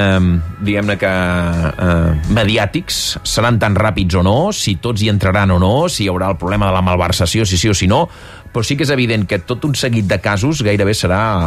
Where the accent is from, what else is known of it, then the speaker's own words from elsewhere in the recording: Valencia, Valencian Community, Spain; jo sóc valencià, tot i que no m'hi considero, diguem-ne, però sóc nascut a València i tota la meva família és valenciana